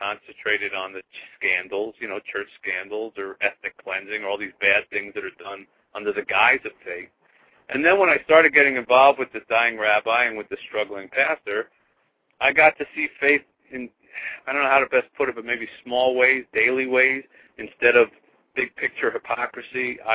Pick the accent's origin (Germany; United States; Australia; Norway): United States; New Jersey; I went back to the small hometown where I grew up in New Jersey and gave a little talk there